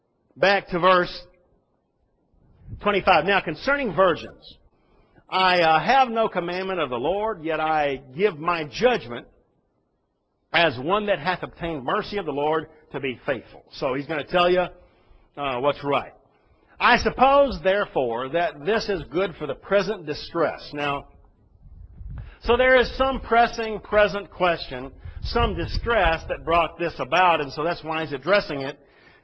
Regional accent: Texas, United States; born or raised there

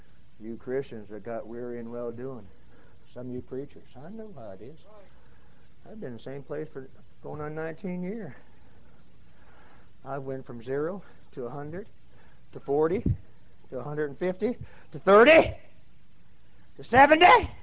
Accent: Midwest, United States; Who are you? Where are you from? I said, Midwestern. I told him where I was from.

